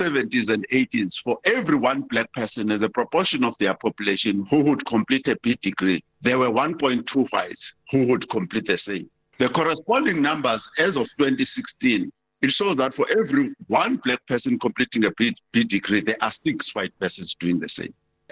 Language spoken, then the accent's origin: English; Soweto, Gauteng, South Africa; born there; I've lived in this country for six decades. I was born in Soweto.